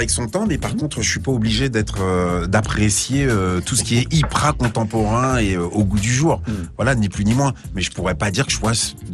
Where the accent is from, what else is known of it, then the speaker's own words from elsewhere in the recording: France; Alors nous, en tant que Français cérébraux